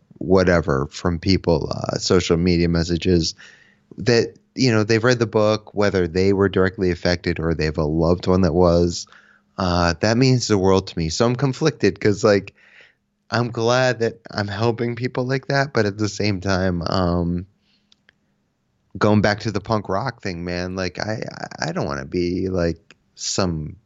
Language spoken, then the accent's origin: English; Connecticut, United States; I'm from Connecticut, so I grew up playing in bands that toured with … all the time